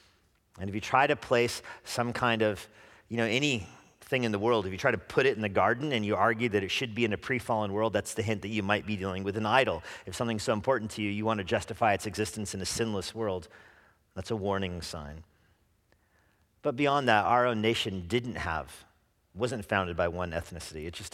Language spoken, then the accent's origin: English; New Mexico, United States; You know, I'm from New Mexico, which was founded long before Plymouth Rock, okay?